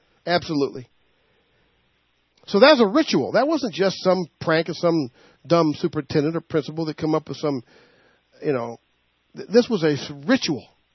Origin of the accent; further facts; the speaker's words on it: the South, United States; Y'all. There was, yeah, I'm from the South. Y'all. All y'all.